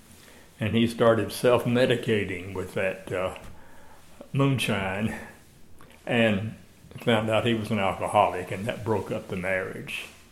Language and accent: English; Waycross, Georgia, United States; My family, I grew up in Waycross, Georgia, and that's the railroad center.